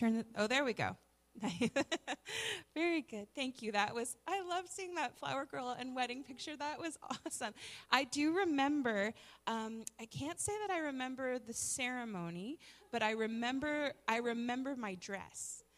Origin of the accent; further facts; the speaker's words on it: Brantford, Ontario, Canada; It's actually really fun to minister in Brantford, because this is my hometown.